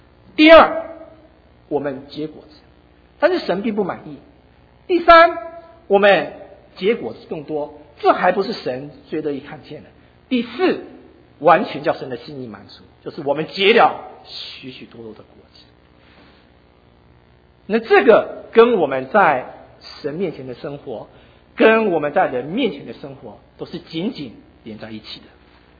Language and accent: Chinese; China; 那个时候呢，你知道在中国啊，我们中国人的作业呢，一开始就只有一种